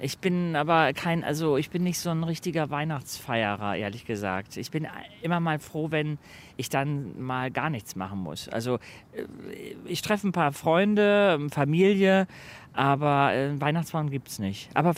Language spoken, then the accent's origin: German; Hamburg, Germany; ich bin in Altona eigentlich aufgewachsen. Okay. Dann umgezogen nach Eimsbüttel bzw. ins Generalsviertel, Gneisenaustraße.